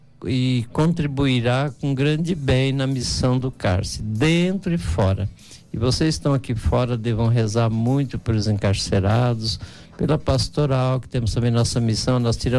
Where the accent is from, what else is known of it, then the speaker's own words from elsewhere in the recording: São Paulo, Brazil; nós somos de São Paulo, minha família é capital, São Miguel Paulista, uma região periférica de São Paulo, e viemos do interior de Presidente Prudente, nos anos 80